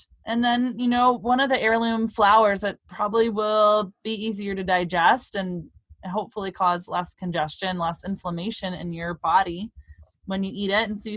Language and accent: English; Michigan, United States; And I'm from Michigan and I love and miss the access to maple syrup.